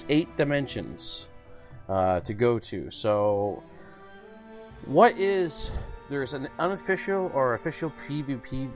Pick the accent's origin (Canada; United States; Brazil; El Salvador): Canada; Like, I am Canadian, and I, when I go abroad, I do not like being referred to as an American, because I'm not.